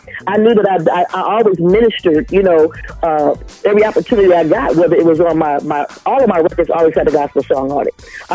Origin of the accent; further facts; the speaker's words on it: Toledo, Ohio, United States; I grew up in Toledo, Ohio